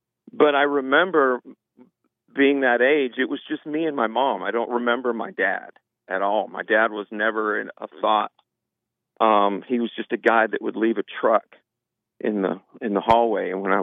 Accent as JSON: {"language": "English", "region": "West Coast", "country": "United States", "tie": "born or raised there", "said": "I'm actually from the East Coast, but lived on the West Coast, grew up on the West Coast, and then moved back to the East Coast, and then have trotted around the United States all ever since."}